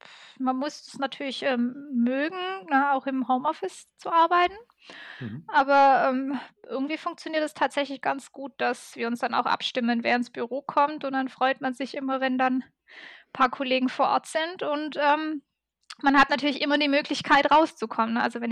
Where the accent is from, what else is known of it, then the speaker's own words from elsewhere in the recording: Ulm, Baden-Württemberg, Germany; Ich komme aus Ulm ursprünglich